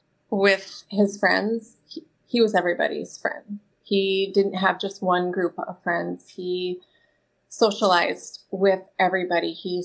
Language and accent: English; Marquette, Michigan, United States; I am from Marquette, Michigan, and I am